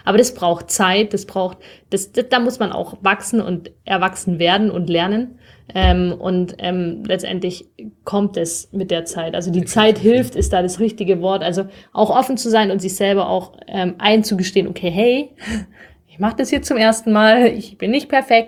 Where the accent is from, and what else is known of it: Stuttgart, Baden-Württemberg, Germany; born or raised there